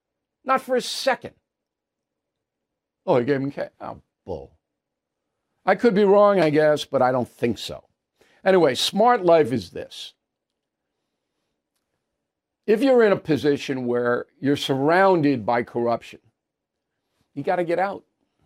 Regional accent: United States; What is troubling me as an American, not as a journalist or anything like that, but as an American

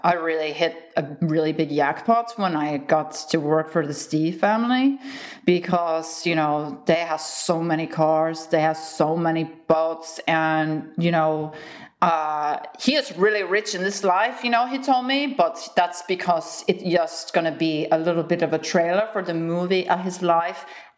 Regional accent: Haugesund, Rogaland, Norway; English is a second language; I am from Haugesund, Norway. It's a small, really cool town in the northern kind of middle valley part of Norway. There is a lot of mountains and not a lot of sun.

